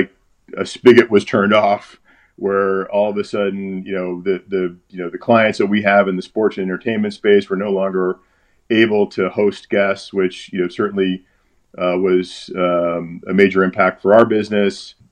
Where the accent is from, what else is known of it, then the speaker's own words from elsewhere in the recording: Connecticut, United States; I grew up in Connecticut, technically on the wrong side of the line.